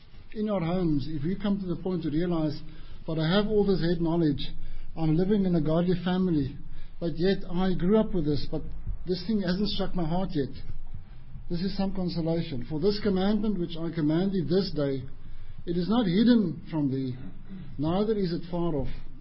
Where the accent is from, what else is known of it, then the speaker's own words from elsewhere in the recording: South Africa; first language af; English is a second language; My accent came brutal. I'm Afrikaans-speaking South African, so Kieran can tell you my accent is brutal.